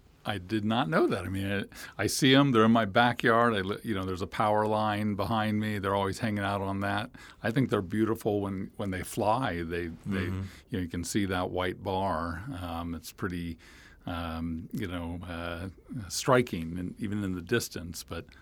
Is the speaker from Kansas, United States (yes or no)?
yes; Kansas, United States; now in Texas, United States; I moved to Texas and I'm from Kansas originally.